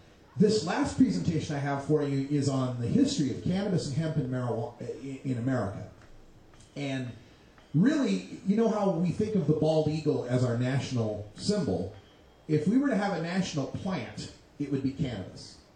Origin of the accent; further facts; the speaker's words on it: Portland, Oregon, United States; I'm from Portland, Oregon, and in Portland, Oregon, I'm a medical marijuana card holder